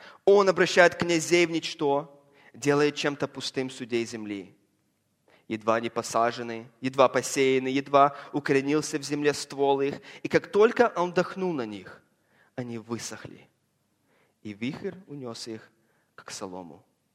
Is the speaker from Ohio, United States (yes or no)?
no; Los Angeles, California, United States; Я вырос в Лос-Анджелесе около океана и люблю океан.